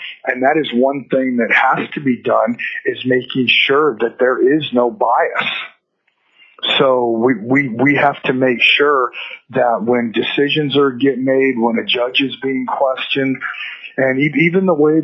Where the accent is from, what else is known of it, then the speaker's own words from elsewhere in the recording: Alaska, United States; So, born and raised in Alaska.